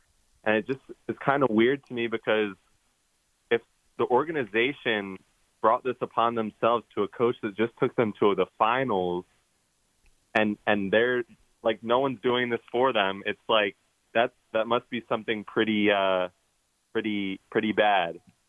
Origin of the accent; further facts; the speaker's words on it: Maryland, United States; So I know I'm from Maryland and I'm a Ravens fan